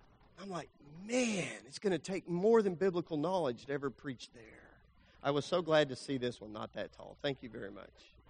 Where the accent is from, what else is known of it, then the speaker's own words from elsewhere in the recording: Lubbock, Texas, United States; I grew up in Lubbock, Texas.